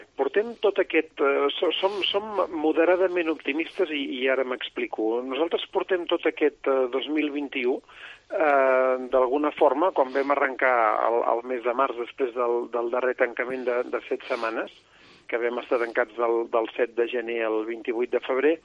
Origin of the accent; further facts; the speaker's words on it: Girona, Catalonia, Spain; els qui som de Girona i els hem conegut de fa temps, encara els diguem